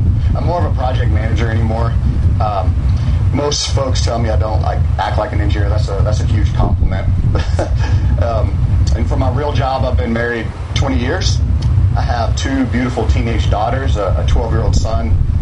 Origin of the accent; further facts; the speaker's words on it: Lubbock, Texas, United States; born there; I was born in Lubbock. My parents were 19 years old when they had me.